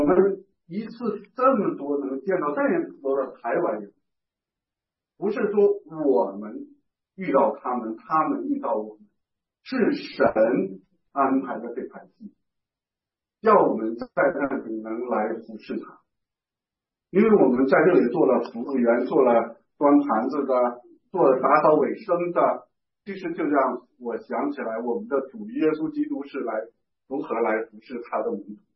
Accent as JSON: {"language": "Chinese", "country": "Hong Kong", "said": "我们是从香港来，我们是短宣队"}